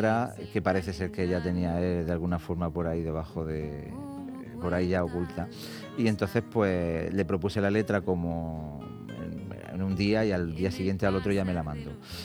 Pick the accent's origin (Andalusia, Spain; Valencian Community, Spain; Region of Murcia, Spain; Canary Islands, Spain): Region of Murcia, Spain; Alhama de Murcia; porque yo soy de Alhama